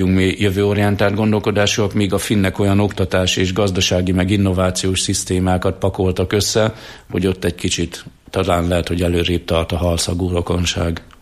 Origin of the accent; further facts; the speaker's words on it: Jász-Nagykun-Szolnok, Hungary; meg én leginkább, mivel itt éltem, itt nőttem fel a nagykunságot